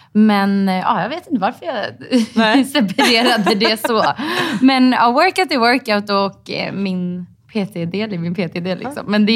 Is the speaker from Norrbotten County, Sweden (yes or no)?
no; Stockholm, Stockholm County, Sweden; Jag är från Stockholm.